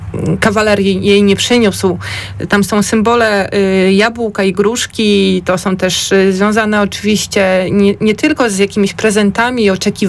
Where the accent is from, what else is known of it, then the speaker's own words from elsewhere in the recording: Greater Poland Voivodeship, Poland; Sama pochodzę z południa Wielkopolski